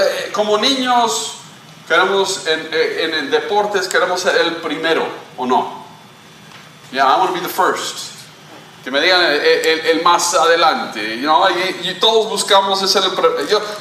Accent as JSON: {"language": "Spanish", "country": "Colombia", "tie": "born or raised there", "said": "porque viví en Colombia, crecí en Colombia"}